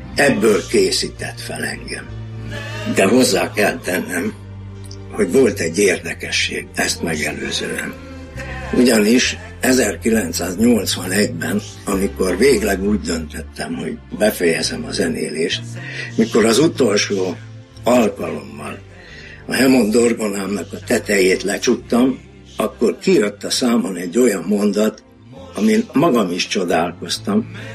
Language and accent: Hungarian; Budapest, Hungary; born there; 1944-ben születtem Budapesten.